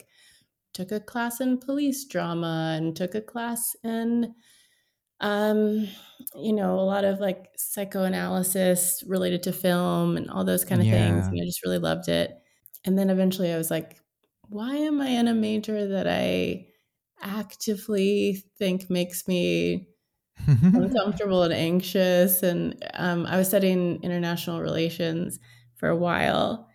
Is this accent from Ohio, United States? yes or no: no; Herndon, Virginia, United States; I am from Herndon, Virginia. It's like Northern Virginia.